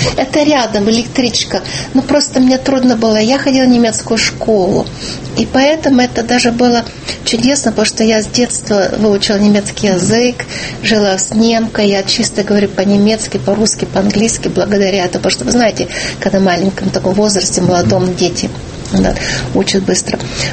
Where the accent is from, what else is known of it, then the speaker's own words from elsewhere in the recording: St. Louis, Missouri, United States; also born or lived in Russia; я родилась в России, что мой родной язык русский. И я выросла в штате Миссури, город Сент-Луис, Миссури.